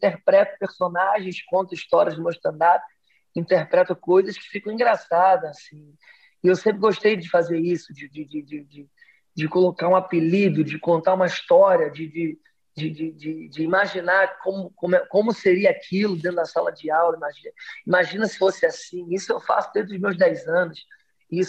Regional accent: Rio de Janeiro, Brazil; Eu sou do Rio de Janeiro, então aqui eu sou do subúrbio do Rio, sou de Realengo, já andei muito de trem.

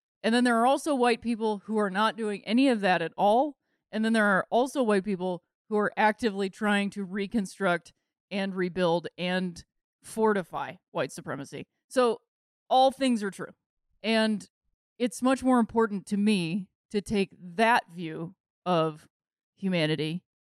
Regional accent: Akron, Ohio, United States; My hometown of Akron has had the same mayor for something like 25 years.

